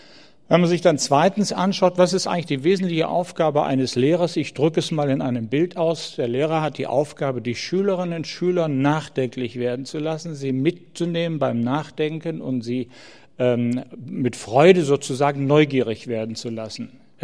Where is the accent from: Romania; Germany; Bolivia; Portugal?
Germany; North Rhine-Westphalia; Ich komme aus dem Lande Nordrhein-Westfalen.